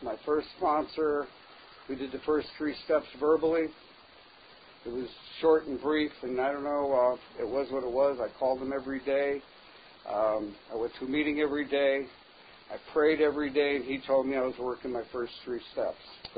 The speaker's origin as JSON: {"language": "English", "town": "Buffalo", "region": "New York", "country": "United States", "said": "And I'm from Buffalo, New York."}